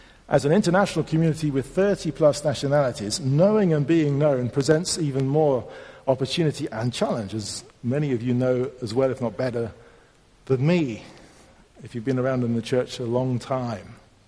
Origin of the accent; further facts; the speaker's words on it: United Kingdom; now in Germany; Actually, as a British person, I think probably the German way is better